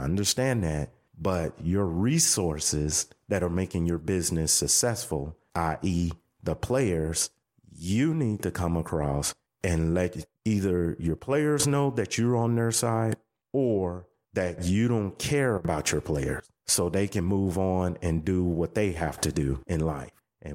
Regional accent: United States; And me being African American, I know how I was treated in this country.

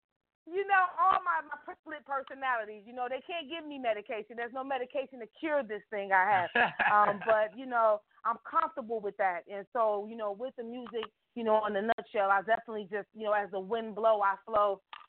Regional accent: Chicago, Illinois, United States; I'm definitely from the southwest side of the city of Chicago.

